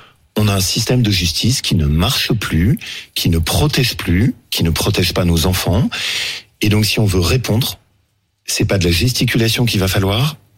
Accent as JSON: {"language": "French", "town": "Le Chambon-sur-Lignon", "region": "Auvergne-Rhône-Alpes", "country": "France", "said": "chez moi en Haute-Loire, au Chambon-sur-Lignon."}